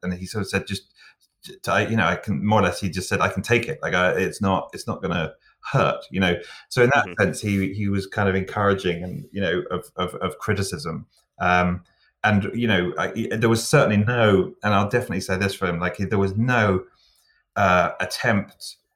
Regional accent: England, United Kingdom; But being English too, and I definitely, I could kind of identify the still waters run deep syndrome

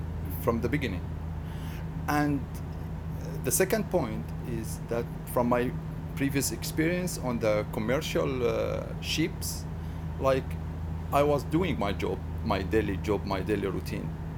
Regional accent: Syria; English is a second language; moved away as an adult; also born or lived in Alexandria, Egypt; now in Norway; I'm from Syria. I live in Norway like 7 years ago, and I have graduated from Alexandria, Egypt, as a maritime engineer. I arrived to Norway as a refugee since 2015, in the end of 2015, yeah.

